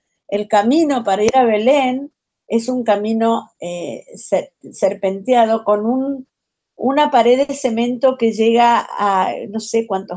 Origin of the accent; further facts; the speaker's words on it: Israel; siempre los malos de la película somos los israelíes